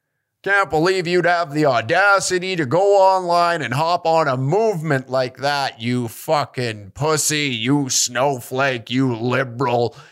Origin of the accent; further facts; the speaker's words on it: Santa Monica, California, United States; Santa Monica.